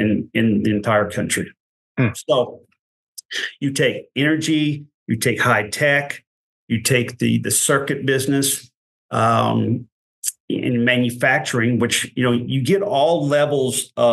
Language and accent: English; Oklahoma, United States; Now, I came from Oklahoma, and I thought it was the worst thing I'd ever seen.